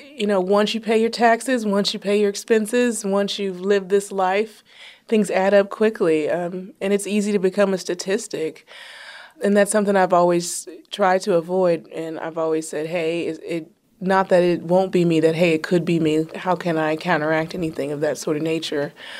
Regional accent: Compton, California, United States; You know, growing up, I came from Compton, California, and you know, it was a place where a lot of people did come out and a lot of people stayed.

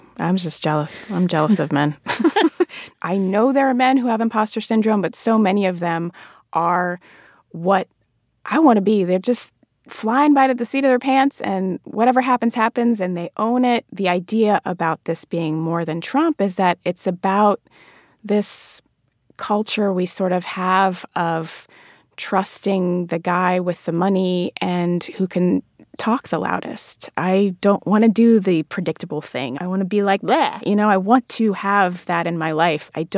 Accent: Jamaica; moved away; come to this country from a majority black country like mm-hmm. Jamaica, and you think of yourself as Jamaican because culturally you are Jamaican. And my grandmother was Chinese, and my grandmother on my other side was German. And so we are very mixed ethnically in Jamaica.

